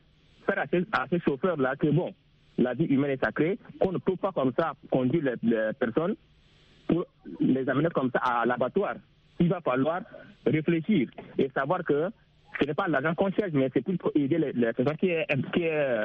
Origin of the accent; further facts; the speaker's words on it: Chad; now in Cameroon; Beaucoup en Afrique parce que je suis au Cameroun, mais je suis tchadien.